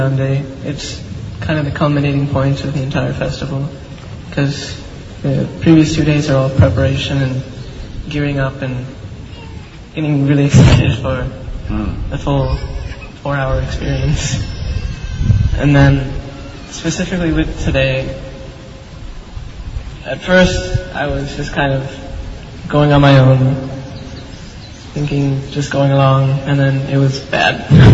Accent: Chicago, Illinois, United States; I'm also from Chicago.

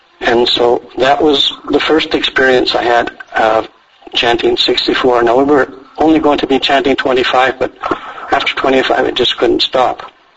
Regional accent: Vancouver, British Columbia, Canada; Actually, I'm not from Saranagati. I'm from Vancouver.

